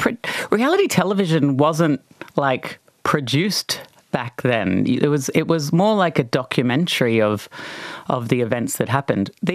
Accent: Brisbane, Queensland, Australia; growing up in Brisbane in the 80s and 90s

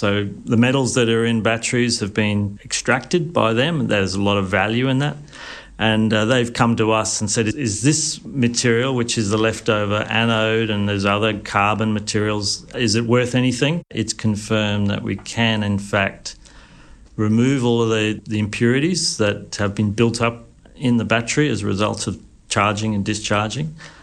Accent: Australia; now in Europe; I'm an Australian working over here

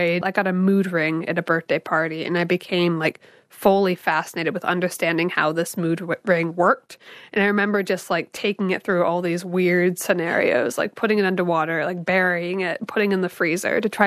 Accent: Indiana, United States; moved away; I grew up in Indiana in the US. A lot of corn, very small town, very flat.

